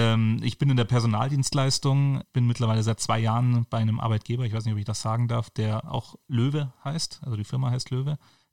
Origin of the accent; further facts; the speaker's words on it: Munich, Bavaria, Germany; born there; Also ich bin geboren in München, auch, also wirklich zu Hause auf die Welt gekommen, in Neuhausen.